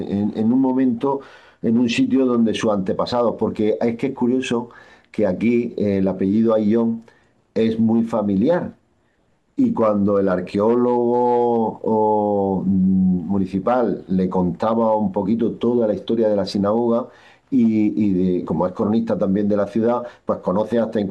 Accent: Lorca, Region of Murcia, Spain; creo que es para sentirnos muy orgullosos tanto lorquinos como españoles

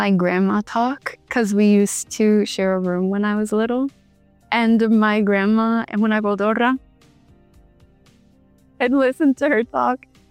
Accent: Toronto, Ontario, Canada; My parents are Cuban, but I was born in Toronto. We moved from downtown Toronto to like the suburbs. So I mostly grew up in the suburbs.

